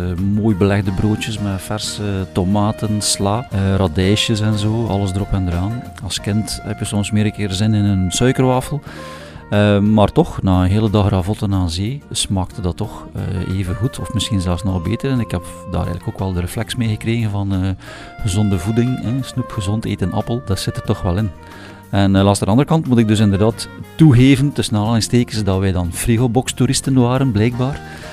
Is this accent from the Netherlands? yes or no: no; Ghent, East Flanders, Belgium; now in Leffingen, Belgium; Nee, ik ben eigenlijk afkomstig uit het Gentse. Maar ik woon nu al 25 jaar in Leffingen.